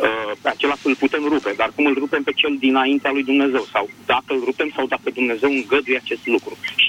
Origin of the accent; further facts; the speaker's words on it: Bucharest, Romania; sunt din București.